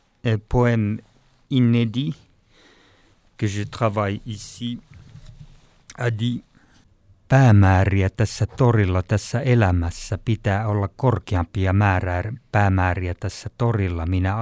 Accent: Southern Finland, Finland; French is a second language; je viens d'une ville de la Finlande du Sud où le paysage est complètement plat. Il y a des forêts énormes et il y a la mer.

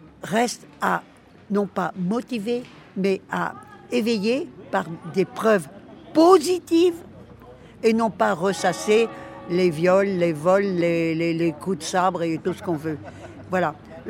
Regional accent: Île-de-France, France; now in Chambéry, France; Il y a 34 ans que je suis à la retraite et j'habite au-dessus de Chambéry, dans la montagne. Avant, j'étais banlieusarde de Paris.

